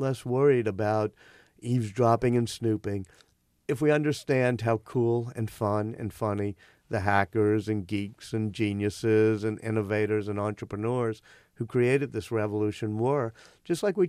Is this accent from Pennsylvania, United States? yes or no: no; New Orleans, Louisiana, United States; I didn't have that growing up in New Orleans.